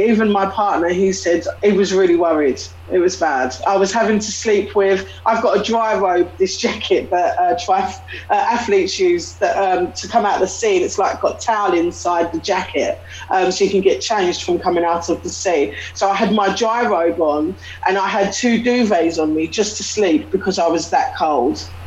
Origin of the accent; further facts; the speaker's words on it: East of England, United Kingdom; I'm from Essex in England